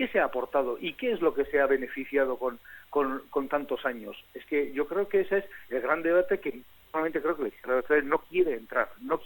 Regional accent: Basque Country, Spain; a mí como ciudadano vasco lo que me interesa seguramente es la segunda parte

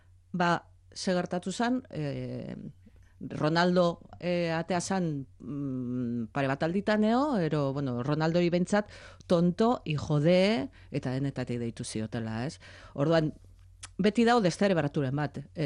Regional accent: Eibar, Basque Country, Spain; Ni adibidez Eibartarra naiz

